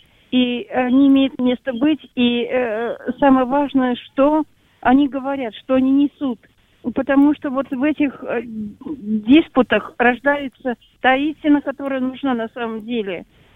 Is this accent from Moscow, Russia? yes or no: yes; Moscow, Russia; Мне 68 лет. Я из Москвы.